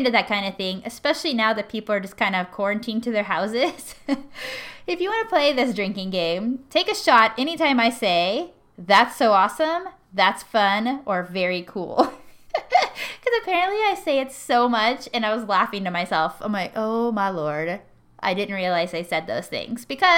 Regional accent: Texas, United States; I'm from Texas. Yeah. So my goal was to, like, go home and go to that show

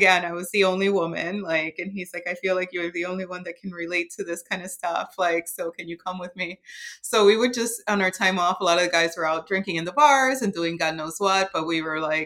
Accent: Puerto Rico; growing up in Puerto Rico, especially my dad being older

